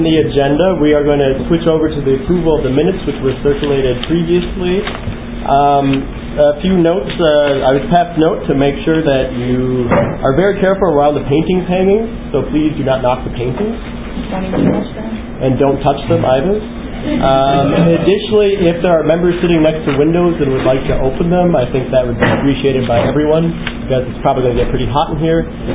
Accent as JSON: {"language": "English", "region": "California", "country": "United States", "said": "Me, as I come from California, it's a long flight to go back home."}